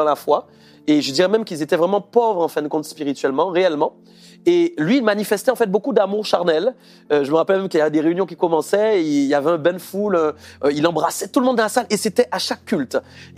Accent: Guadeloupe; Moi, je viens de l'île de la Guadeloupe. Voilà. Donc, on est sur une île

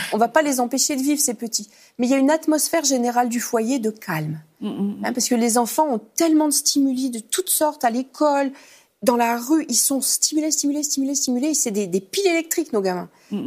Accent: France; Nous, on est des Latins, hein. On est des Français, on est des Latins.

